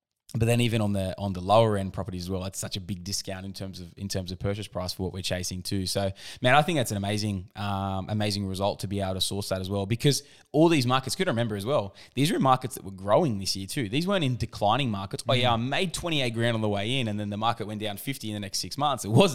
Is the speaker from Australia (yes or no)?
yes; Australia; I'm an Aussie.